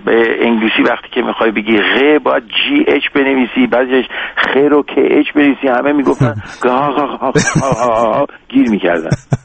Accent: Abadan, Khuzestan, Iran; born there; در آباد آبادان به دنیا اومدم. من بچه کارگر بودم، تا به دنیا اومدم بابام شد کارمند شرکت.

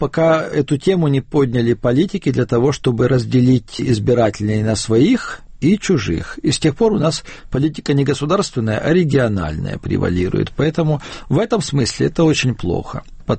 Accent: Ukraine; Потому что это мой родной язык. И на Украине живет от 8 до 14 миллионов этнических русских. Я один из них.

